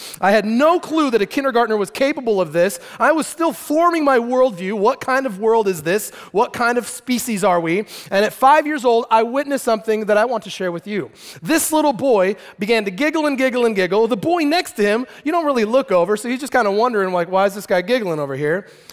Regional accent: Show Low, Arizona, United States; I grew up in Sholo, Arizona, and one day after recess, we came inside.

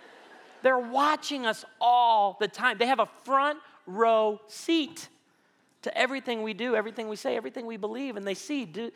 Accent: Naperville, Illinois, United States; born there; I was born in Edwards Hospital in Naperville, Illinois.

